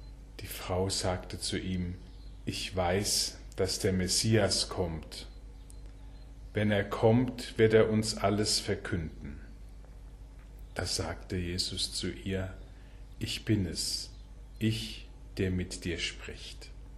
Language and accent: German; Germany; weil wir natürlich mit dem Wort Gehorchen als Deutsche eine sehr problematische Geschichte haben, wenn man ans Dritte Reich denkt